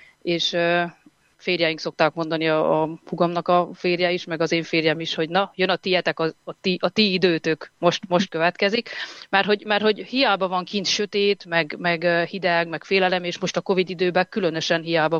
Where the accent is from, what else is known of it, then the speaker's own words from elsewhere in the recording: Székely Land, Romania; Én gyerekkoromban Székelyföldön születtem, és gyerekkoromban, amikor a betakarodás utáni sötétség elkezdődött